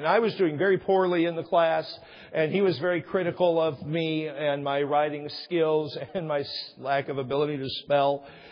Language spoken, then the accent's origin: English; Texas, United States; However, I am from Texas and we've gone everywhere.